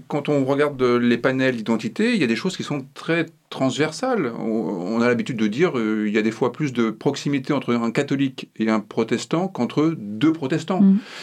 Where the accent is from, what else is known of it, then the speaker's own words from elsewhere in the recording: France; Là, moi je suis un Français